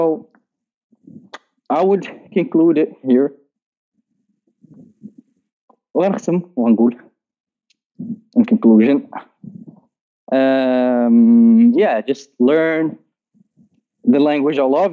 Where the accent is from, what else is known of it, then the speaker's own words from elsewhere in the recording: Morocco; عندنا في المغرب بزاف البلاتفورم.